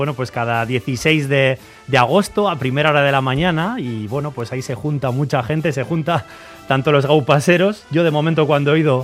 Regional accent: Valle de Trápaga, Basque Country, Spain; now in Portugalete, Spain; yo soy trapagarandarra, soy del Valle de Trápaga, pero resido desde hace algunos añitos ahí en Portugalete

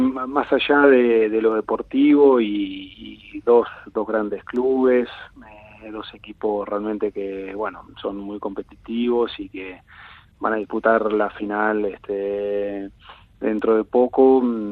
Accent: Arrecifes, Buenos Aires Province, Argentina; en Arrecifes, bueno, en la ciudad donde yo nací, me crié, hay una sociedad vasca bastante grande

